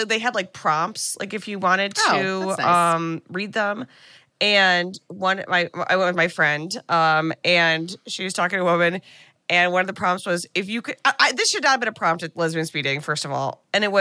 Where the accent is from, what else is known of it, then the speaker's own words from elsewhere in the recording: United States; You know, and I say that particularly as an American, and understanding the history of America